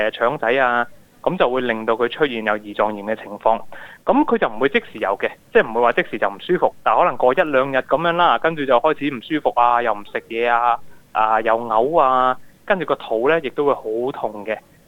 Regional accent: Australia; 因为我哋澳洲人嚟讲呢，圣诞节就好鍾意宵夜食嘅

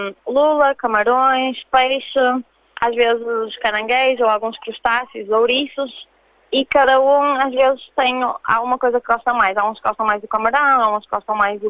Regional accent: Porto, Norte, Portugal; moved away as an adult; now in Australia; Eu sou do Porto e resolvi vir para a Austrália para fazer o meu doutoramento. Eu estudei na Universidade do Porto durante a minha licenciatura em mestrado

